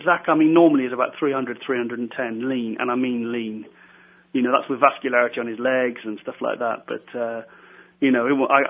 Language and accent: English; Wales, United Kingdom; No. I'm Welsh. Do I sound Welsh like Flex Lewis?